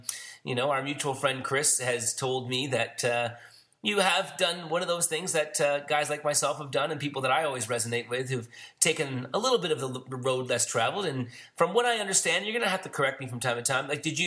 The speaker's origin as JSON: {"language": "English", "country": "Canada", "said": "And I'm a Canadian"}